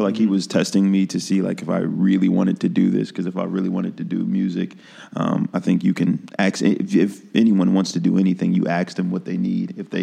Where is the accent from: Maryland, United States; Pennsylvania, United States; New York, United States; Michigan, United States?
Pennsylvania, United States; Philadelphia; now in Chicago, United States; I came to Chicago from Philly with my friend Joey Mays